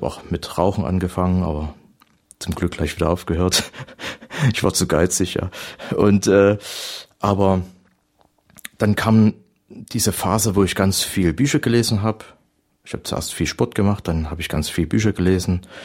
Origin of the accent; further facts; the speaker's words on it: Pirna, Saxony, Germany; now in Ireland; ich komme aus Sachsen und wie ich manchmal sage, Obersachsen. Und gebürtig aus Pirna bei Dresden, vielleicht bekannt durch die vielen Hochwasser der Elbe. Und jetzt bin ich aber in Irland. Und jetzt aber hier in Balderschwang